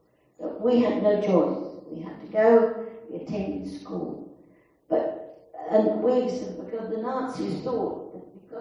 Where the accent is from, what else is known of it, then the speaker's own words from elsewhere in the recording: Birmingham, West Midlands, United Kingdom; I'm originally from Birmingham, UK, and I went through the Nazi Blitz in Birmingham.